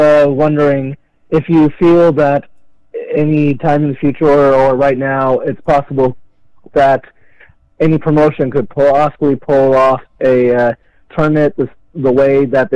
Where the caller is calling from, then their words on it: Simi Valley, California, United States; from Simi Valley, California.